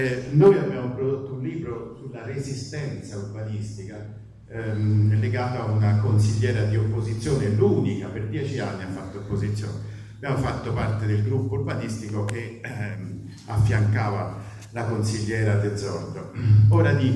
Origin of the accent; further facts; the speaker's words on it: Florence, Tuscany, Italy; Vengo da Firenze